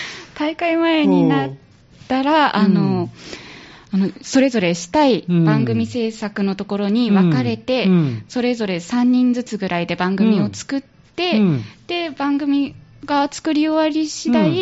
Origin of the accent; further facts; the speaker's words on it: Tagawa, Fukuoka, Japan; 私は福岡県の田川市出身なんですけど、